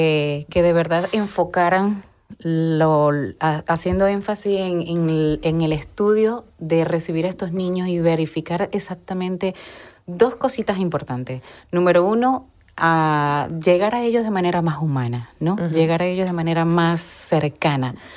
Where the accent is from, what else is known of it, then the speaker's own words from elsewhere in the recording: Venezuela; now in Panama; Salí de Venezuela en el 2015, llego a Panamá y es un país que me abre por primera vez las puertas y es la primera vez que emigro, ¿no?